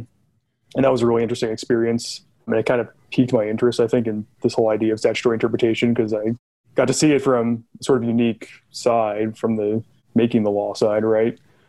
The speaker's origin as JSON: {"language": "English", "town": "Dallas", "region": "Texas", "country": "United States", "tie": "born or raised there", "said": "so I grew up in the Dallas area, and then I originally came to Austin to go to school at UT for undergrad"}